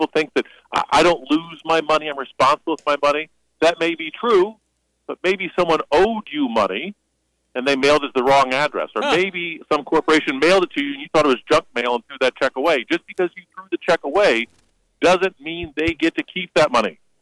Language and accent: English; Gifford, Illinois, United States; I grew up in Gifford. My family's been farming for generations.